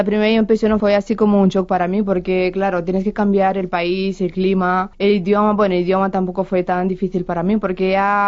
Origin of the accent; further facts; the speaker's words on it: Romania; porque soy gitana, pero yo nunca he escondido mi condición de rumana y gitana.